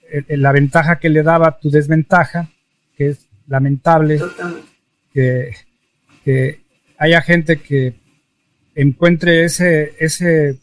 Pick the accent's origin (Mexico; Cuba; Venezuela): Mexico; esa es una de las situaciones que están pasando mucho en mi país, que es México